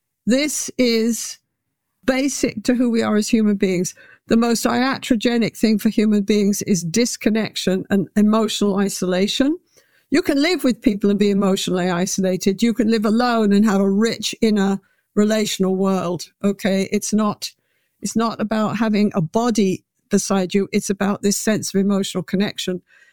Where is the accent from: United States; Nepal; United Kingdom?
United Kingdom; England; Being a bit of a rebel myself and being English, I feel entitled to say that.